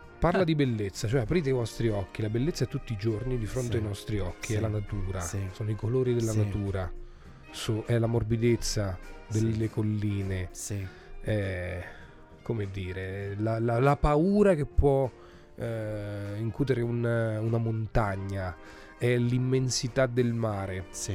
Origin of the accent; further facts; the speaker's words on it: Marche, Italy; Io appunto sono marchigiano, quindi l'ho vissuto